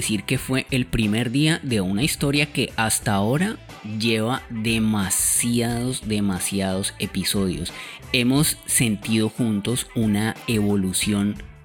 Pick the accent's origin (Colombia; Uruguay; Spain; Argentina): Colombia; Palmira, Valle del Cauca; yo estudiaba en la Universidad del Quindío en Armenia y soy de Palmira Valle, igual que Lina.